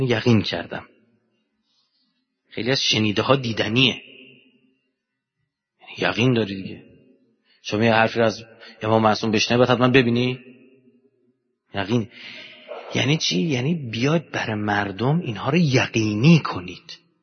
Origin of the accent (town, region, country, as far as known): Iran